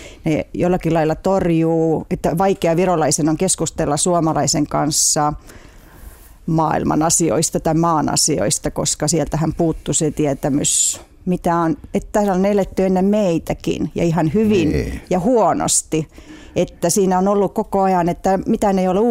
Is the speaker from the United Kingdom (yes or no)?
no; Estonia; now in Finland; kun sitä lapsena eli Virossa sitä samaa aikaa, niin ehkä näkee lapsen silmin ja nuoren silmin kuulee ehkä eri tavalla.